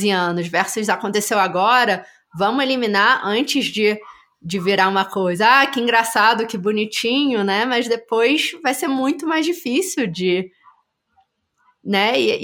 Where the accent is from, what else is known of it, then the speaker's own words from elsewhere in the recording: Rio de Janeiro, Brazil; moved away as an adult; crescendo no Rio de Janeiro, morei no Rio até os 18 anos